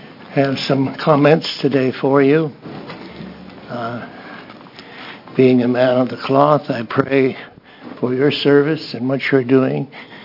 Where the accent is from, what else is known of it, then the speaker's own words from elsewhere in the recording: Salem, Oregon, United States; I'm from Salem, Oregon.